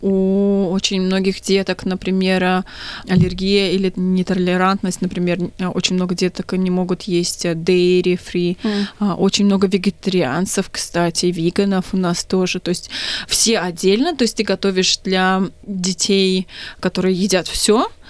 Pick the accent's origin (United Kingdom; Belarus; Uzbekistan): Uzbekistan; moved away as an adult; also born or lived in Kazakhstan / Abu Dhabi; Родилась я в Узбекистане, а потом жила в Казахстане 10 лет. То есть я такая лягушка-путешественница. До 22 я никуда не уезжала с Узбекистана